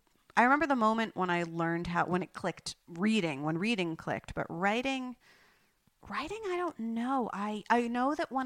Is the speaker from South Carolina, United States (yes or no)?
no; Flemington, New Jersey, United States; But I think I grew up in Flemington